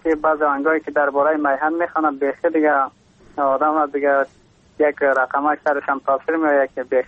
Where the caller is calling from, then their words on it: Takhar, Afghanistan; از باستان تخار همراه خواهرک خودم.